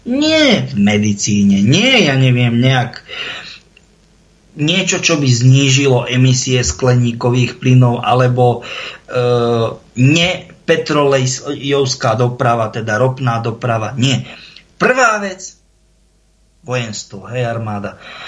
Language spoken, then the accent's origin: Slovak; central Slovakia, Slovakia; lebo ja som zo stredného Slovenska a to je, blízko je Sliač